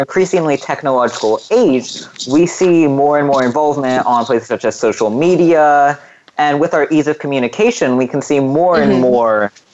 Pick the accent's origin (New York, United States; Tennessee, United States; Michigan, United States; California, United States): California, United States; And so like here in my home state of California, there's a lot of propositions on the table